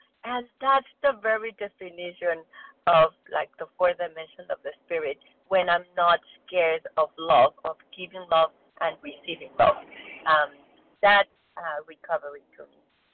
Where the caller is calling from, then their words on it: Mexico; I was born in Mexico, but I'm calling from Boston.